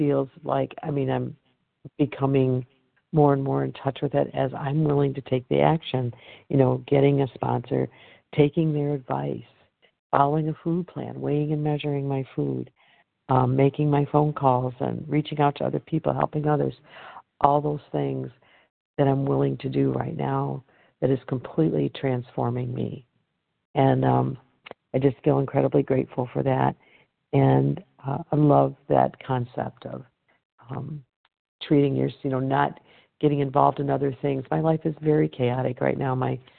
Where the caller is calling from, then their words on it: Michigan, United States; I'm calling from Michigan.